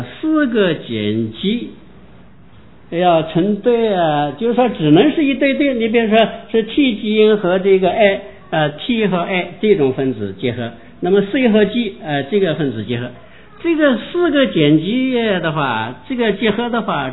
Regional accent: China; 因为我们从小在大陆长大，从小受的是无神论

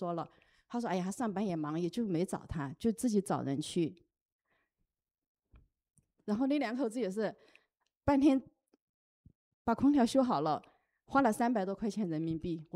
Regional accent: Chongqing, China; 因为我害怕等爬上那个重庆那个坡爬上去饭面都凉了，然后那会儿也没有什么微波炉什么的，所以我就记得是这样长大的

